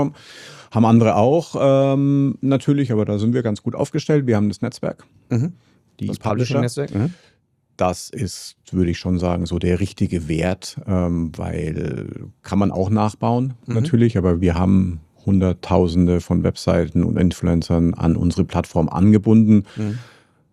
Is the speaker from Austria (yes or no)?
no; Munich, Bavaria, Germany; Sonst ich als Münchner Bayer schaff's ja sonst noch nicht mal was in Österreich zu verkaufen.